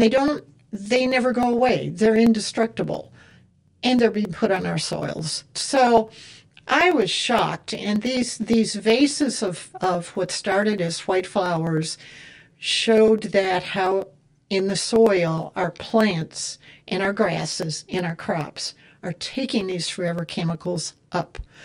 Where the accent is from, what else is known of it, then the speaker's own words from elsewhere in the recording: Texas, United States; because I'm from Somerville County, as everyone knows.